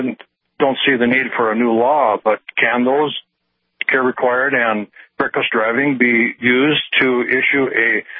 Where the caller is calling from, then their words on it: Tolley, North Dakota, United States; Tolley, North Dakota, yes.